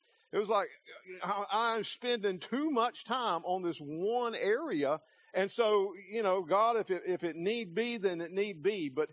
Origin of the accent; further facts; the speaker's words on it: South Carolina, United States; I come from South Carolina. They were the very first state to secede from the Union.